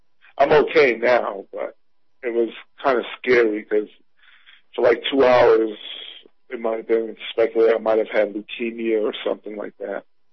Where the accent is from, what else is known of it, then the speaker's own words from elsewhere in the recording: New York, United States; and that's where New York, and I'm saying that as a New Yorker